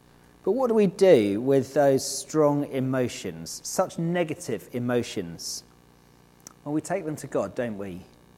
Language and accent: English; United Kingdom; We are British mostly, after all.